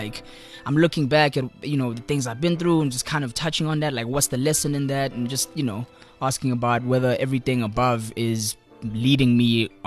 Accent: Spreadview, Gauteng, South Africa; My background, man, I'm from Spreadview. In the east of Johannesburg.

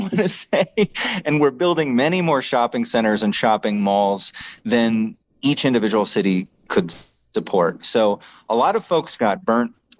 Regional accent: United States; So in my home country of the USA, that's a very small percentage compared to what it was, say, 20 years ago.

